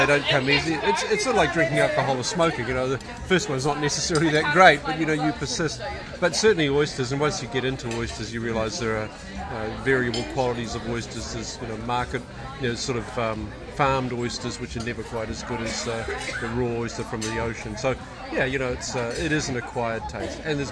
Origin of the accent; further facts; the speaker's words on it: New Zealand; I come from New Zealand, where bluff oysters are a real speciality.